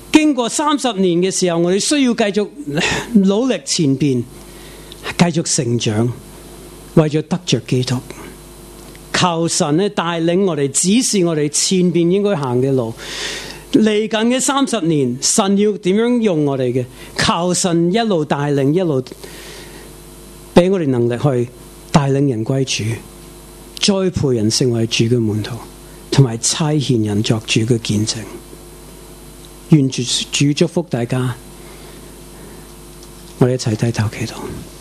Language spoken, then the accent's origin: Cantonese; United States; now in Macau, Missouri, United States; 我在美国出世长大，过多几个月我在澳门40年，在亚洲已经过了40年。